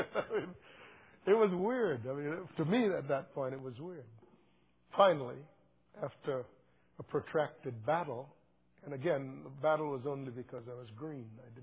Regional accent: Kansas, United States; I'm from Kansas. We're not in Kansas, apparently.

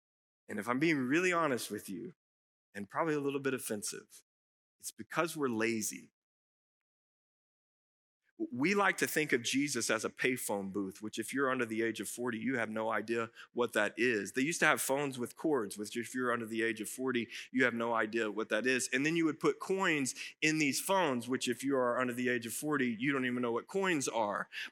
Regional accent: Forney, Texas, United States; I grew up in Forney. I grew up in this church. I've been in this church for 42 years.

